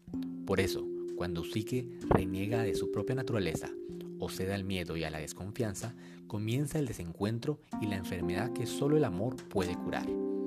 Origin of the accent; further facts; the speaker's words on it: Guatemala; now in Barcelona, Spain; soy pediatra guatemalteco. Desde hace un poco más de 2 años me encuentro en Barcelona estudiando una maestría en endocrinología pediátrica.